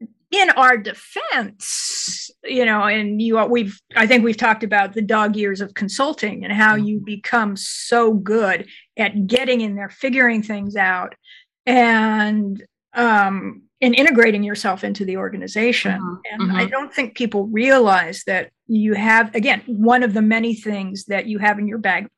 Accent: Hawaii, United States; also born or lived in Southern California; I was raised in Hawaii and lived a long time in Southern California. And then I found myself in Arkansas, and you know, it snows there.

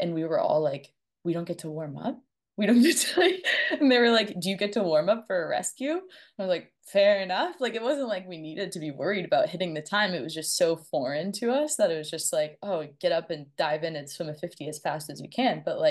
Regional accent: Florida, United States; So I grew up in Florida as a swimmer.

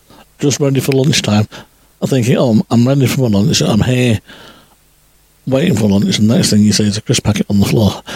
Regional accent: Stockport, North West England, United Kingdom; So, I'm coming from Stockport, which is the Hatters. Yep. We used to be very famous for making hats.

